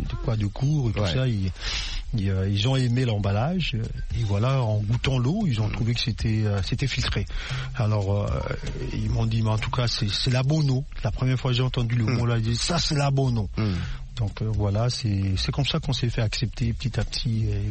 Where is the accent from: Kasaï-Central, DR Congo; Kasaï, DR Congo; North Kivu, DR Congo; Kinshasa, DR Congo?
Kinshasa, DR Congo; je suis quinois, je suis né à Kin, et connaissant un peu, ça faisait longtemps aussi, je suis rentré en 2018.